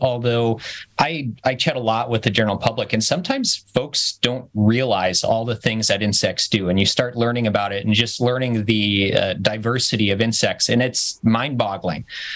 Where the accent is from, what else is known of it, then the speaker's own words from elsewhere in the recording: Franksville, Wisconsin, United States; I did, yeah. I grew up in Racine County, a little farm town called Franksville, which is pretty close to the Milwaukee county line.